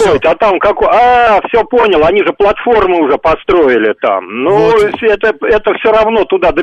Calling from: Podolsk, Moscow Oblast, Russia; я из Подольска и мечтал об этом уже 40 лет.

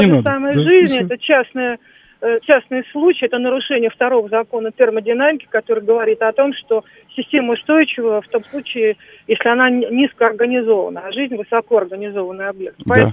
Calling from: Moscow, Russia; я из Москвы.

